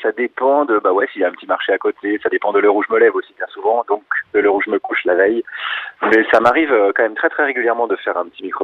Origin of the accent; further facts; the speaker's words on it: Bourgogne-Franche-Comté, France; Bah, les Vosges, je suis voisin, moi. J'ai grandi en Haute-Saône.